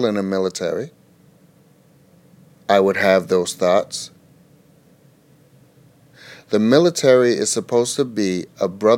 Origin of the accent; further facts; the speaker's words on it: United States; I am able to put aside my personal beliefs and my political beliefs to recognize I am an American first, and our president is my leader.